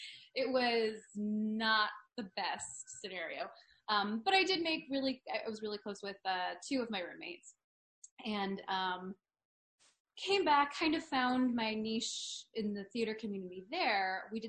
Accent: Cleveland, Ohio, United States; Okay, I grew up in Cleveland.

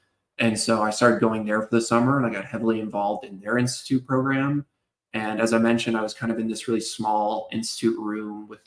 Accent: Idaho, United States; also born or lived in Utah; I grew up in Idaho. I grew up in Utah.

